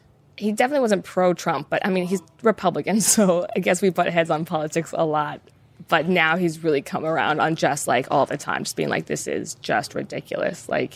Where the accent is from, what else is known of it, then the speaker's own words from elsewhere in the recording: United States; I'm an American and this is a British show